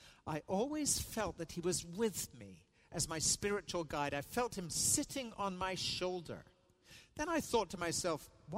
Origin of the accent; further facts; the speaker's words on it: Edinburgh, Scotland, United Kingdom; tourists I might see around in my hometown of Edinburgh or down in London.